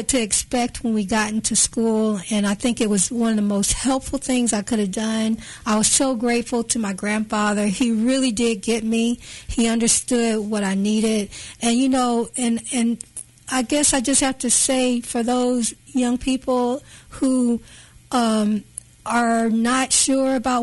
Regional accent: Kansas City, United States; And honestly, I just didn't get that growing up in Kansas City like that.

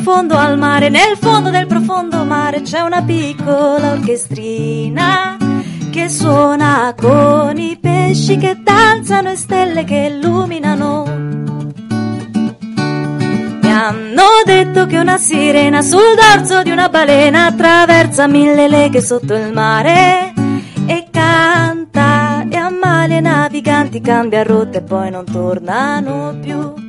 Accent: Campobasso, Molise, Italy; E io sono originaria del Molise, sono molisana di Campobasso, però è da un po' di anni con la residenza in Toscana

